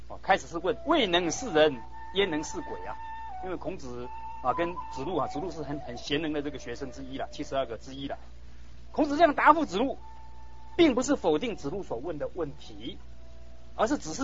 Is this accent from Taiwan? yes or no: yes; Daxi, Taoyuan, Taiwan; 你看我住大溪啊，我老家在大溪，以前我都回到眷村，我是眷村长大了哈